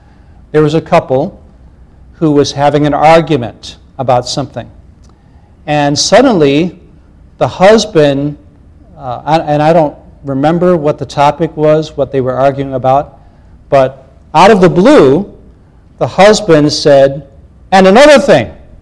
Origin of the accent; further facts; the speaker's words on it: Chicago, Illinois, United States; despite my looks, I am an American. So I grew up in Chicago